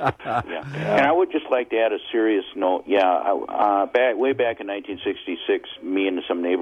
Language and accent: English; La Crosse, Wisconsin, United States; It's east of La Crosse, you know, we grew up in La Crosse.